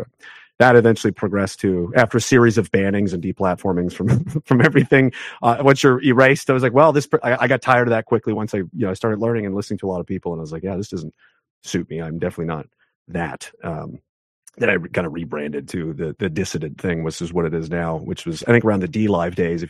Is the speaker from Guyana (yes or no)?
no; Canada; I wasn't there. I'm Canadian, you know